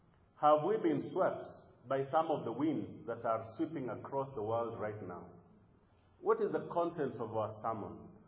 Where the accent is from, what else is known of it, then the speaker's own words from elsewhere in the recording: Kenya; I come from Kenya, and in Kenya, COVID-19 became the excuse where most nominal people found an excuse to stay at home.